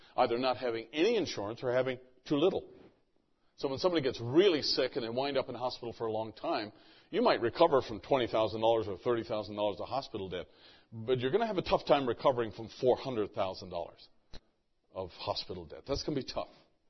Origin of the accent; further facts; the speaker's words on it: Canada; And I grew up in Canada, where it is nothing but unaffordable health care.